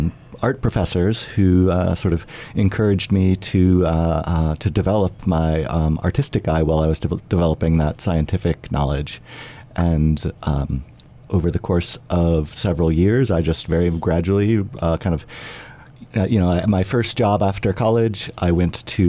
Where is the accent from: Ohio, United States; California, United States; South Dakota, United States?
Ohio, United States; Cleveland; from growing up outside of Cleveland, Ohio